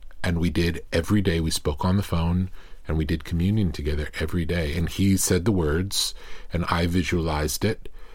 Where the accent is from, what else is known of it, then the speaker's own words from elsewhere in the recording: Long Island, New York, United States; And people from Long Island, where I come from, look outward. Growing up on Long Island, I wished I lived in Manhattan.